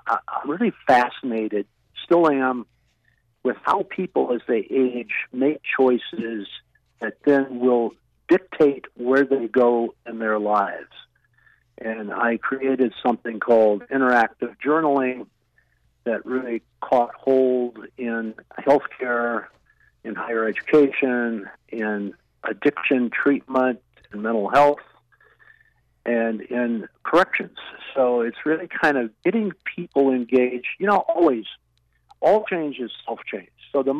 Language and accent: English; Iowa, United States; moved away; also born or lived in Chicago; Okay, right now I'm almost 77, so I can go way back. I grew up in Iowa and then moved to Chicago.